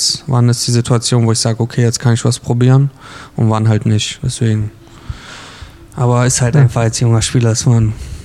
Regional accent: Bremerhaven, Bremen, Germany; now in Crimmitschau, Germany; Und halt ich komme aus Bremerhaven, ich kenne die Umgebung.

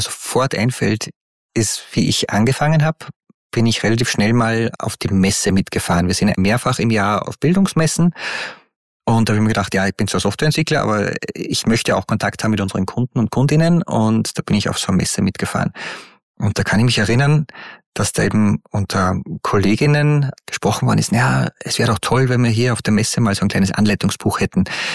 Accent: Upper Austria, Austria; Ich komme aus Oberösterreich.

